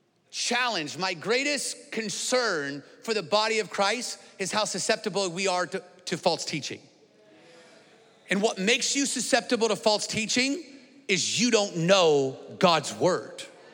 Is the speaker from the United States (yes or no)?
yes; Texas, United States; And we're from Texas, y'all